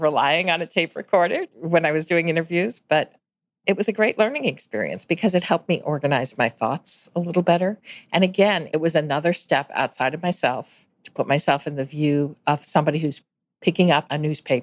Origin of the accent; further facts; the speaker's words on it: St. Louis, Missouri, United States; I grew up in St. Louis, Missouri, and had an opportunity to go back to St. Louis to work